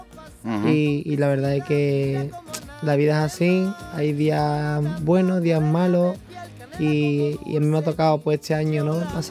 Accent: San Fernando, Andalusia, Spain; el público me acogió muy bien, era mi tierra

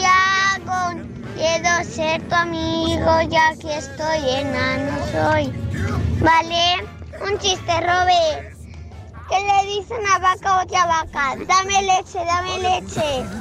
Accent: Polinyà, Catalonia, Spain; de Polinyà.

